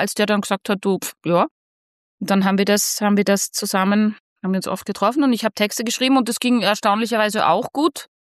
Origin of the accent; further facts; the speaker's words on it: Germany; ich komme aus Deutschland, aber mein Vater ist aus Wiener Neustadt.